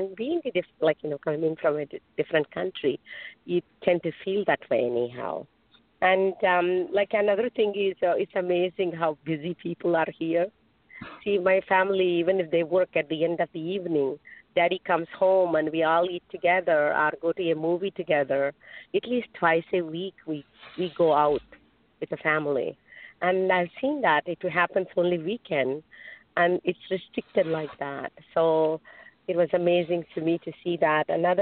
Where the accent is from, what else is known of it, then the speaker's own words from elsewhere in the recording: India; And growing up in India was a boon, I feel, because India is the oldest civilization